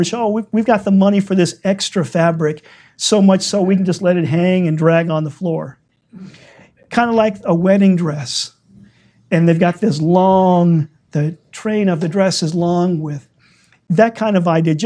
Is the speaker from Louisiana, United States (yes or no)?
yes; Louisiana, United States; you know, I'm from Louisiana, you go to the old estate, the plantations there